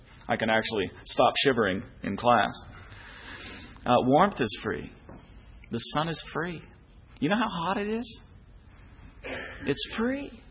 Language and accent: English; Boston, Massachusetts, United States; I'm from Boston, so all I know is that I hate the Yankees.